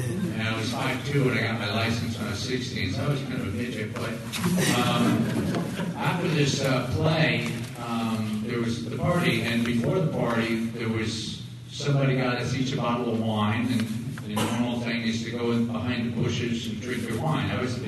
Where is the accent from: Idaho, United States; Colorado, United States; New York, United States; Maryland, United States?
New York, United States; Larchmont; I grew up briefly in Larchmont, nine kids, which was a normal-sized family, probably. Eight boys, one girl.